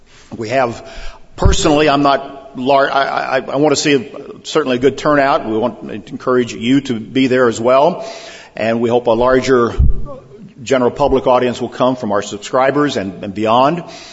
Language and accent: English; Cape Girardeau, Missouri, United States; I was 18 years old. I went to it. Drove down from my hometown in Cape Girardeau, Missouri